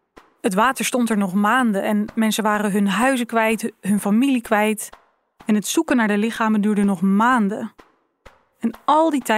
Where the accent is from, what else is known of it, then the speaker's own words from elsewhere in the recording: Zeeland, Netherlands; En ik ben hier opgegroeid, ik ben een Zeeuwse, dus ik dacht dat ik het allemaal wel wist